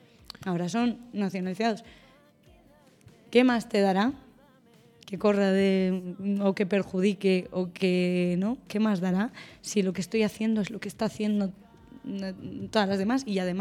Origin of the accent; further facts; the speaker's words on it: Morocco; now in Spain; Y si yo tengo la licencia de aquí, y yo, ya es verdad, pudiendo competir en mi país... Yo decido competir aquí. Yo podría haber competido el Nacional de Marruecos y el Nacional de aquí de España, pero no.